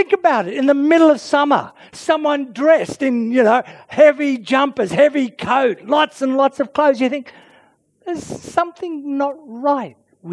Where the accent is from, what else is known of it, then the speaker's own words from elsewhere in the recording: Australia; growing up in Australia, I love the fresh salads, the food of summer, and the fresh fruits of summer.